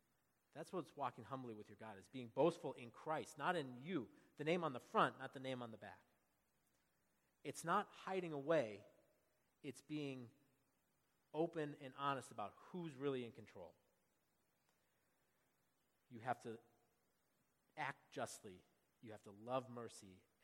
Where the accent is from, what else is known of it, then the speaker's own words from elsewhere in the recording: Lynn, Massachusetts, United States; I'm from Lynn, Massachusetts, and I play for the glory of the Lord.